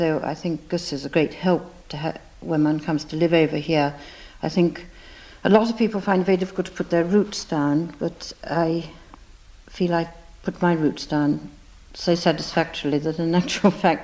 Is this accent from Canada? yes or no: no; North West England, United Kingdom; I was brought up in England from a similar kind type of family, a similar education, a very old Lancashire Catholic family, in a big house.